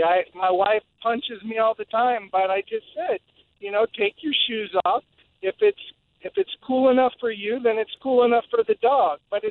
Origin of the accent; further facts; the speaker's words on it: Mendocino, California, United States; No, I'm on the radio. I'm driving north on I-5. I'm from Mendocino. We're headed up to Lassen National Park.